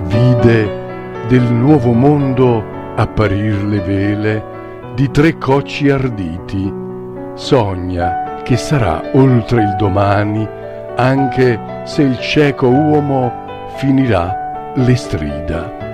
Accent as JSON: {"language": "Italian", "town": "Saviano", "region": "Campania", "country": "Italy", "tie": "born there", "said": "l'ho dedicata a degli amici miei che sono al mio paesino, a Saviano, dove sono nato."}